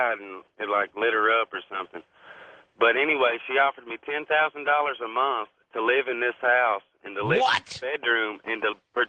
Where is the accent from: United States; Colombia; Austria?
United States; Kentucky; When I'm from Kentucky, and back when I lived there, I was at a Target store.